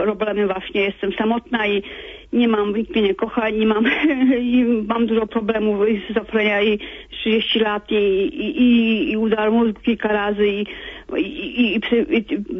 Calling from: Budapest, Hungary; bo jestem chorująca, z Budapeszczy dzwonię

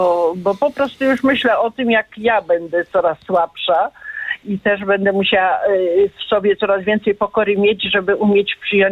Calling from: Międzyrzecz, Lubusz Voivodeship, Poland; z Międzyrzecza.

